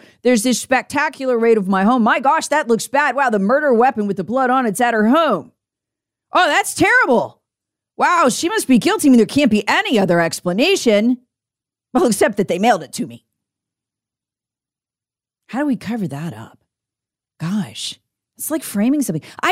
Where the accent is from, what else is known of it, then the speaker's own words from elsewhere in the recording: South Carolina, United States; in my home state of South Carolina, where I spent years of my life sitting in court